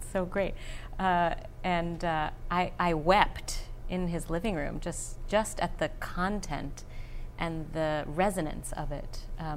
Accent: Delaware, United States; And I grew up in Delaware

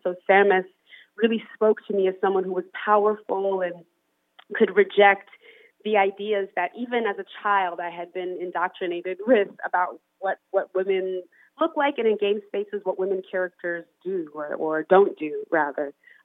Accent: Ithaca, New York, United States; also born or lived in Poughkeepsie; I was born in Poughkeepsie and then moved to Ithaca when I was about 5.

